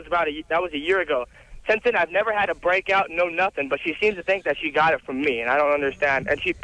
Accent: West Covina, California, United States; I'm from West Covina.

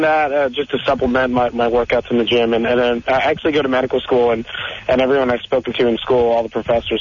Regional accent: West Coast, United States; I'm just from the West Coast and being in the Bay Area.

